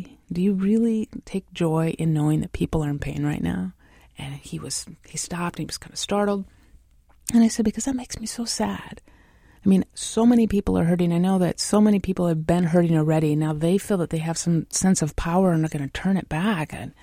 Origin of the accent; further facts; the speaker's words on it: South Dakota, United States; now in Seattle, United States; I grew up in South Dakota, a very red state. I'm a lesbian environmental activist, so I'm very Seattle urban archipelago liberal bubble.